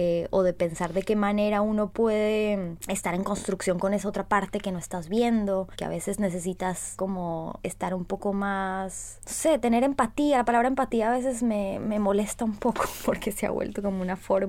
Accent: Colombia; moved away; yo me siento cada vez más colombiana, a pesar de que tengo más años acá, cada vez me siento más colombiana o cada vez me siento más extranjera, ¿no? Como que no termino siendo ni de allá ni de acá

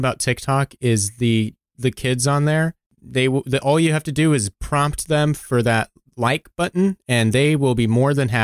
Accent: New Jersey, United States; Well, I'm from New Jersey, so we're basically both from New York.

